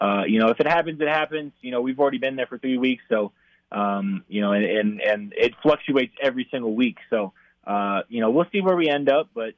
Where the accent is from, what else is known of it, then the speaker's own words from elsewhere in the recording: Minnesota, United States; Okay, I'm from Minnesota, and so I know a little bit, a thing or two about ice.